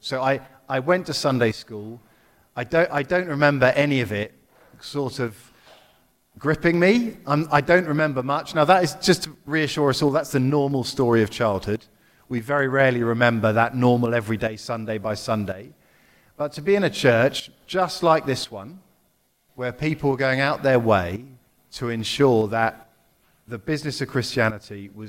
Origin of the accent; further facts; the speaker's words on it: East of England, United Kingdom; I grew up in Essex. In countryside that looks a lot like this.